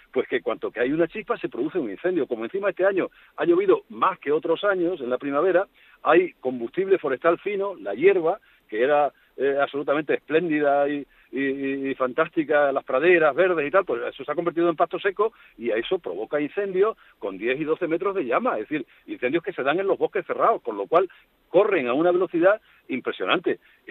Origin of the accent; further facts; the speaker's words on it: Extremadura, Spain; Por ejemplo, en mi tierra, en Extremadura, tenemos entre 2 y 3.